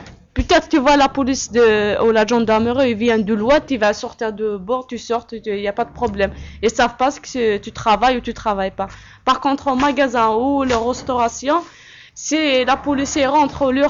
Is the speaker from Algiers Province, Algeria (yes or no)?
no; Tizi Ouzou, Tizi Ouzou Province, Algeria; now in France; Non, je ne suis pas arabe. Je suis algérienne, mais Kabyle.